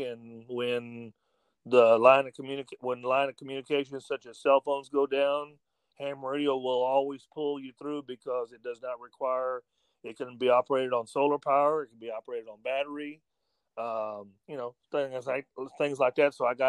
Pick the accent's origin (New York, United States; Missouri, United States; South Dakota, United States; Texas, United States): Texas, United States; Brenham; Born and raised in Brenham, been here all my life. I'll be 50. I got to add here real quick. I'll be 54 in March.